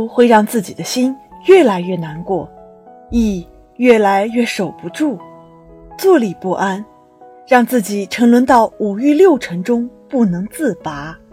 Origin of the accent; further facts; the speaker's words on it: Malaysia; 我是来自马来西亚的同修